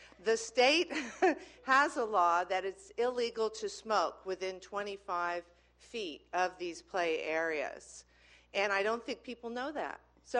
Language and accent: English; Los Osos, California, United States; I am from Los Osos